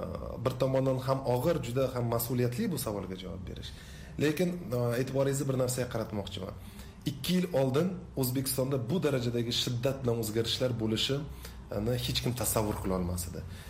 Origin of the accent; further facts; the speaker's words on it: Fergana, Fergana Region, Uzbekistan; Albatta, o'zim Farg'onalikman. Deb Farg'onada fermerlik ham qilganmiz.